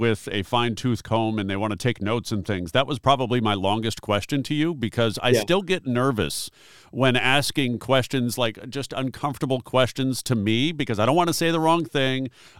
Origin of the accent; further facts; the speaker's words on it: Minneapolis, Minnesota, United States; I'm from Minneapolis. I live down the street. You know, I was born here, grew up here.